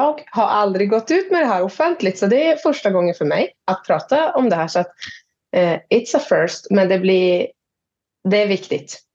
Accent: Jokkmokk, Norrbotten County, Sweden; Född och uppvuxen i Jokkmokk.

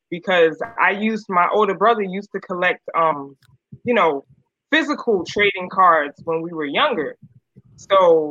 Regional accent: Bronx, New York, United States; So I played like I told you guys, I'm from the Bronx, and I'm from a basketball family.

